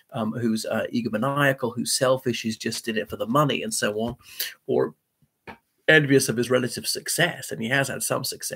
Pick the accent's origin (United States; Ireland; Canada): Ireland; o everybody … from Ireland. Welcome back to my channel again.